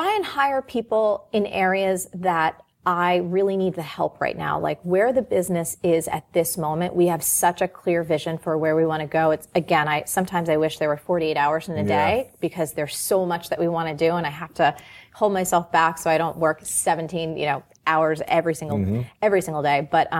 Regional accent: New Jersey, United States; I mean, like, I'm from New Jersey.

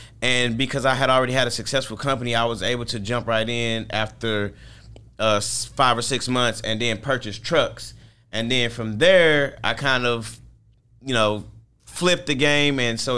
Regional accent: St. Louis, Missouri, United States; I'm from St. Louis, Missouri.

